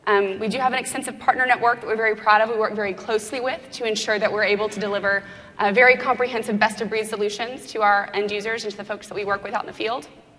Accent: Mississippi, United States; also born or lived in New York; So I'm originally from Mississippi. After that, I went to engineering school, actually, in Manhattan at Cooper Union there, so I was able to hang out in New York for about 9 years

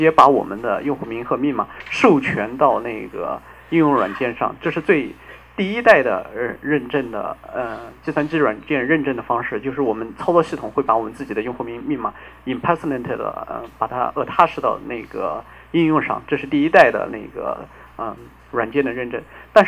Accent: China; 因为我是来自大陆，所以说话可能会很快

